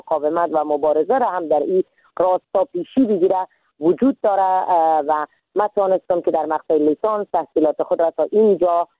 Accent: Iran; moved away as an adult; now in Afghanistan; ما در سال 1364 در کشور ایران به دنیا آمدم

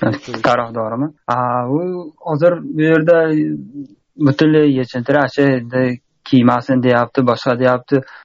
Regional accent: Kyrgyzstan; Yo, yo, men Qirg'izistonlikman.

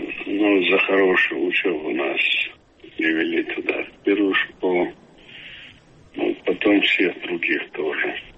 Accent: Urus-Martan, Chechnya, Russia; Ну, потом мы уехали в родное село, в Росмартан. И там тоже жили на улице.

